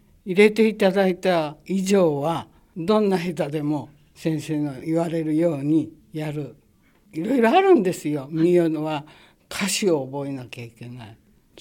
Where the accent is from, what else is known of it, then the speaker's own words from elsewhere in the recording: Tokyo, Japan; born there; それはね、それは無理でしょう。東京生まれで。